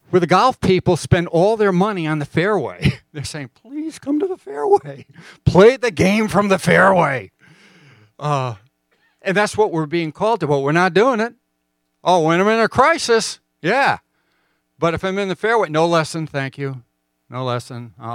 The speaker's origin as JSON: {"language": "English", "region": "Rhode Island", "country": "United States", "tie": "born or raised there", "said": "You know, I grew up in Rhode Island."}